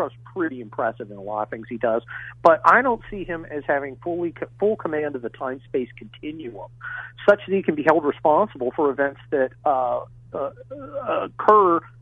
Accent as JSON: {"language": "English", "town": "Los Angeles", "region": "California", "country": "United States", "said": "Look, I'm from Los Angeles, of course."}